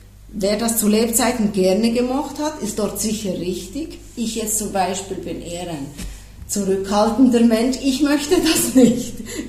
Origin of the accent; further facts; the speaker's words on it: Switzerland; Bei uns in der Schweiz ist es ja möglich, die Urne, natürlich nur die Urne, nicht den ganzen Körper im Sarg, aber die Urne mitzunehmen nach Hause